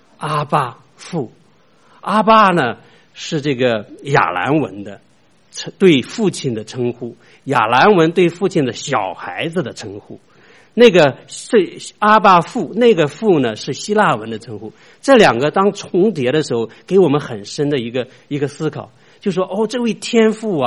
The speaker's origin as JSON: {"language": "Chinese", "region": "Shandong", "country": "China", "said": "我是山东人的哈"}